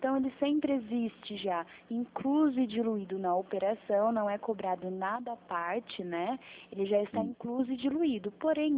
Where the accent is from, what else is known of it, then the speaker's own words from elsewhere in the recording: Araras, São Paulo, Brazil; Eu moro, né? Na verdade, minha cidade natal é Araras. É 1 hora, de Campinas.